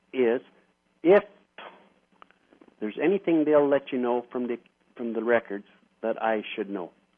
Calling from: Canada; Hi. Canada.

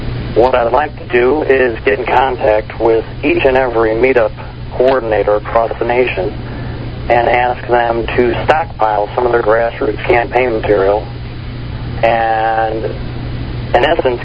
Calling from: Indiana, United States; I'm calling from Northwest Indiana, just outside of Chicago.

